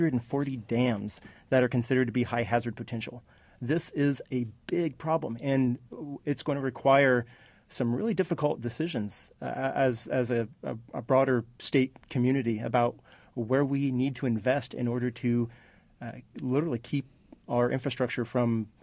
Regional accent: Indiana, United States; And I think living in Indiana most of my life and being born and raised in West Central Indiana, being in the urban, being in the rural

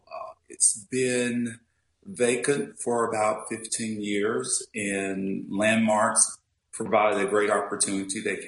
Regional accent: the South, United States; I'm originally from the South, and so you definitely wouldn't see anything in Alabama like that.

